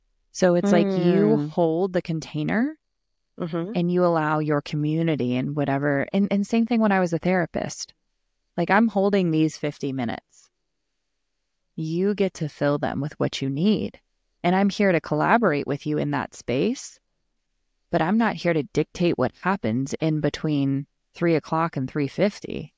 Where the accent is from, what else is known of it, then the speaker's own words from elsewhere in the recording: California, United States; I'm from California. So we say bro and dude.